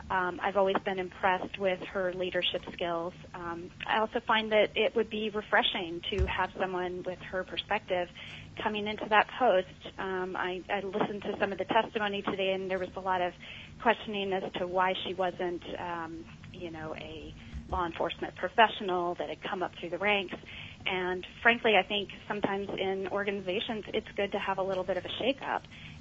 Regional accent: Anchorage, Alaska, United States; I am from Anchorage, Alaska.

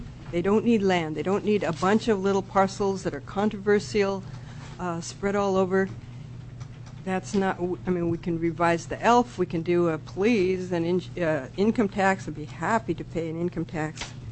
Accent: Gustavus, Alaska, United States; I'm from Gustavus.

